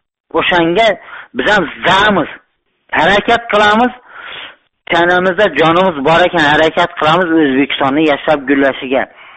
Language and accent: Uzbek; Xorazm Region, Uzbekistan; now in Bogdanovich, Russia